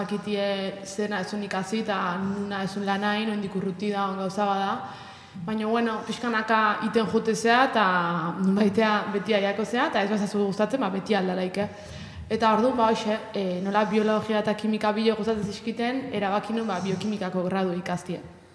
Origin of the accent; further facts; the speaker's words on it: Azpeitia, Basque Country, Spain; Ba, Azpeitiarra naiz